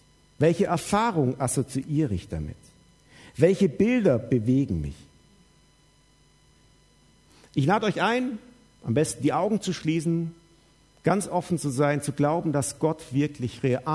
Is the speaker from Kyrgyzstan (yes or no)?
no; Baden-Württemberg, Germany; Ihr müsst wissen, ich bin Schwabe, gell?